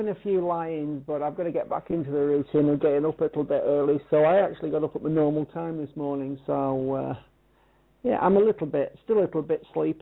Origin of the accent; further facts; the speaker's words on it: North West England, United Kingdom; I'm actually from Lancashire. My hometown was very near to Blackpool, so that's where I was basically from.